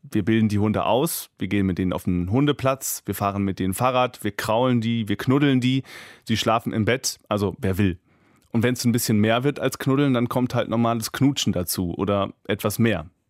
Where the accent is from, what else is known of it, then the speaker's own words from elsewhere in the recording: Hesse, Germany; Ich komme aus Südhessen, ich bin ungefähr 40 Jahre alt